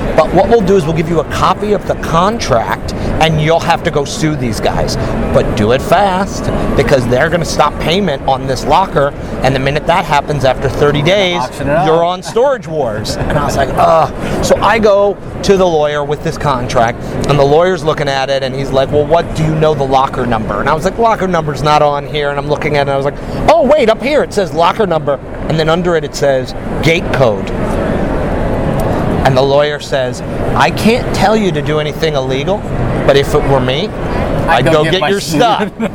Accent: Chicago, Illinois, United States; now in Los Angeles, United States; I was living in Chicago. I grew up in Chicago.

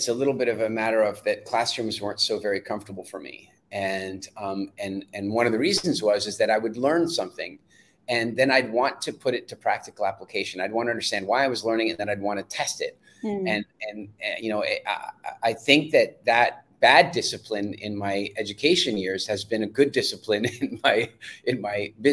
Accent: South Africa; born there; where, you know, I was born in South Africa.

